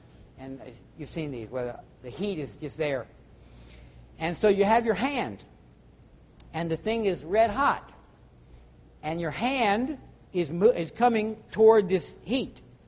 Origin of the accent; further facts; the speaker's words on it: Baton Rouge, Louisiana, United States; I was raised in Baton Rouge, Louisiana, petrochemical cancer alley.